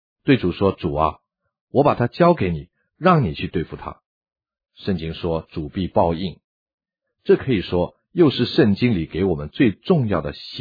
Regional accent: China; 我们中国人说，不以其人之道还治其人

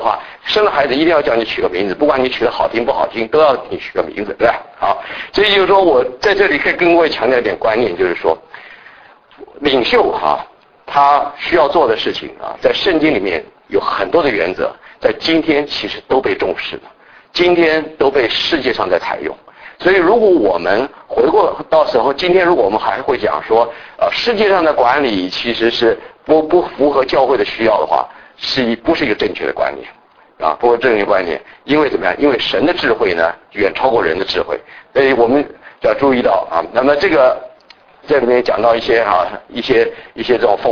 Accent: China; 通常是我们中国人有句话嘛

